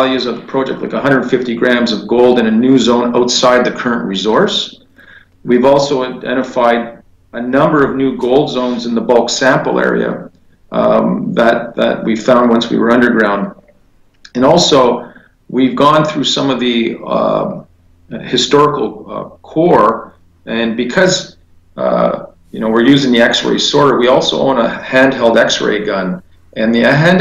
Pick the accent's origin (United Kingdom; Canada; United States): Canada; Timmins, Ontario; I was born and raised in Timmins. I still have family in Timmins, lots of family in Timmins.